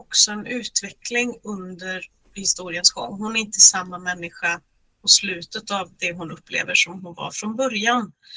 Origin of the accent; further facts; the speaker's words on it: Västra Götaland County, Sweden; now in Norway; Bovallstrand. Jag har gått i skolan i Uddevalla, jag har studerat i Göteborg. Så Bohuslän är ju mitt hemlän, eller man ska säga. Och sen har jag flyttat till Norge